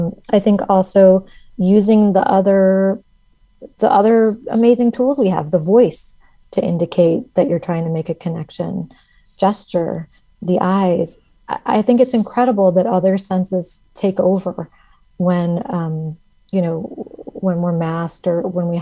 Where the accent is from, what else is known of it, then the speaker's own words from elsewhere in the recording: Midwest, United States; I think just also feeling like I was giving off a lack of friendliness hurt my feelings, since I'm from the Midwest.